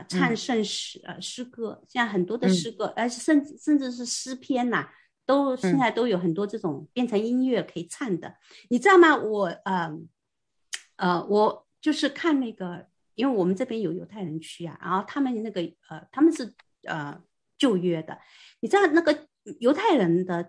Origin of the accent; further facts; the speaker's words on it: Fujian, China; accent: Fujian; 像我是因为我是那个南方，我的口音很重的啊，我是福建那边的口音比较重